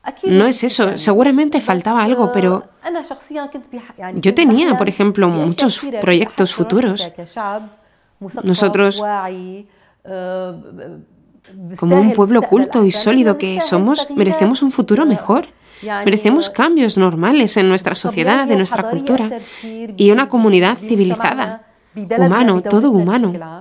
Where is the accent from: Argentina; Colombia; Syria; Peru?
Syria; Aleppo, Aleppo Governorate; now in Toledo, Spain; Llegué a España hace 2 años y 4 meses. Soy de Alepo, de Siria, de la Iglesia Greco-Católica.